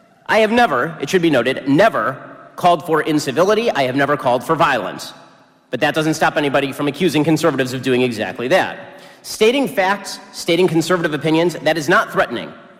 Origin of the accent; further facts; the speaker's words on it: United States; This is why in the United States, which I'm an American, so I get to say it, I believe is a superior country to your own.